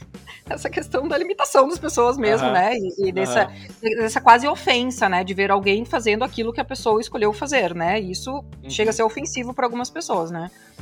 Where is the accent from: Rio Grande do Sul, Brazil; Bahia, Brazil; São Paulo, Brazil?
Rio Grande do Sul, Brazil; Santa Cruz do Sul; sou de Santa Cruz do Sul, né, uma cidade no interior.